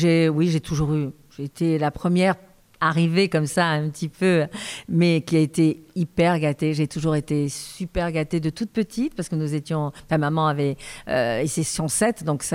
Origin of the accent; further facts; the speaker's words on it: Corsica, France; also born or lived in Marseille; nous sommes catholiques, enfin ma grand-mère, vous savez, on est corse, catholique, donc tous ces chants religieux qu'on attendait. Ensuite, j'ai été à l'école catholique pendant 8 ans à Marseille